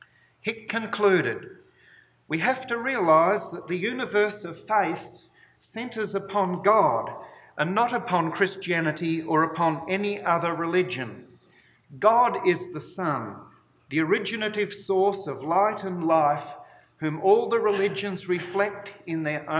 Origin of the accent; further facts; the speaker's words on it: Australia; I recall as I grew up in Australia